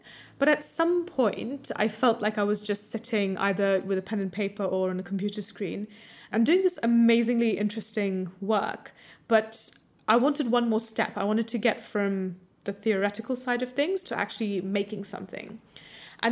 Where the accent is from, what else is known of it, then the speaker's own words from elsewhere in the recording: India; also born or lived in United States; now in United Kingdom; I grew up in America and India, and particularly in India, there was a huge emphasis on studying maths and science